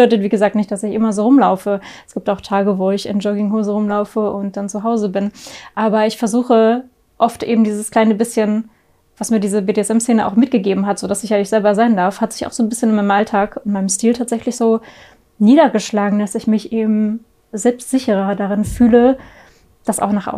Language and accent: German; Lower Saxony, Germany; Aus der Nähe von Hannover.